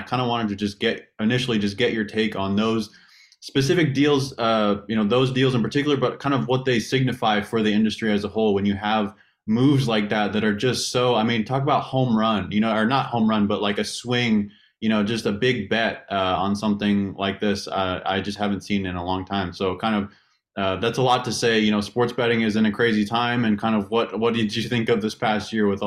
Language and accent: English; Reno, Nevada, United States; I just remember when I was a kid growing up in Reno